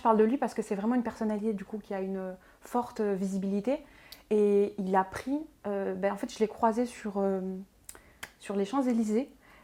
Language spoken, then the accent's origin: French; Pantin, Île-de-France, France; tu habites juste à côté de. Parce que moi, je suis de Pantin, lui, d'Aubervilliers.